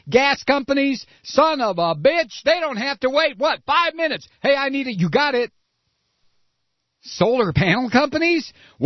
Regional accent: United States; Sorry. I'm an American.

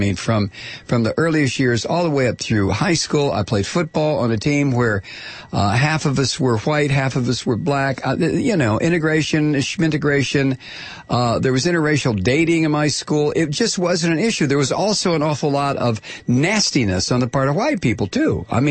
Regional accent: United States; I wasn't brought up on the moon. I was brought up in the United States of America. I was brought up in the 40s, 50s, and 60s.

